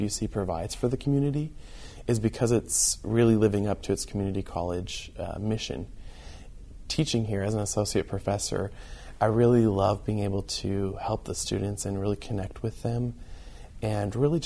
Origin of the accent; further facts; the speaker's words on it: Montana, United States; now in Yuma, United States; You know, I'm from Montana originally, but ever since my family's lived in Yuma for 17 years